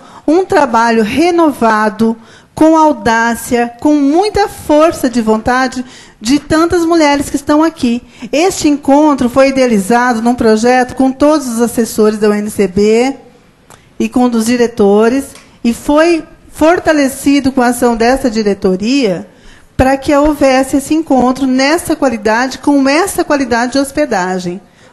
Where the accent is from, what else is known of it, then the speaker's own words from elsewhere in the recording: Campo Grande, Mato Grosso do Sul, Brazil; sou de Mato Grosso do Sul, Campo Grande